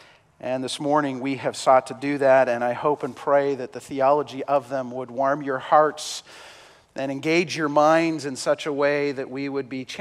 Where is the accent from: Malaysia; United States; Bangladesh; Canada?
Canada; I will say because I'm sad as a Canadian.